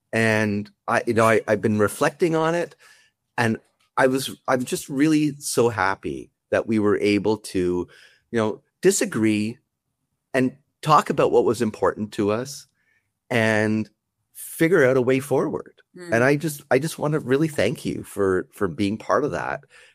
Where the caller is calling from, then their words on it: Toronto, Ontario, Canada; I'm from Toronto, Ontario in Canada.